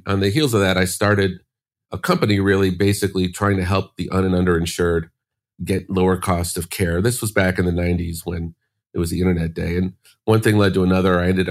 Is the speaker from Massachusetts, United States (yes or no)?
no; Chicago, Illinois, United States; I grew up in Chicago, went to college.